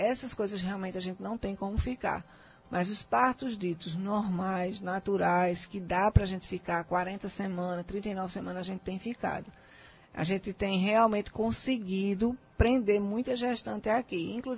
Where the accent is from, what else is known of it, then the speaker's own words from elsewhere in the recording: Recife, Pernambuco, Brazil; eu não sou daqui, Nil, sou de Recife, mas faz 15 anos que eu estou aqui.